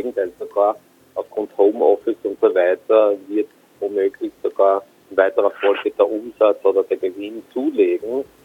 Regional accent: Austria; Ich komme aus Österreich

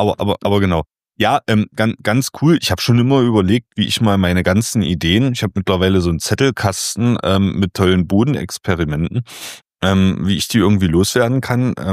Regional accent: Germany; Und jetzt zeige ich dir aber, wo ich herkomme. Und zwar die schöne Dümener Heide. Es geht hier jetzt um eine Region tatsächlich, um eine Landschaft.

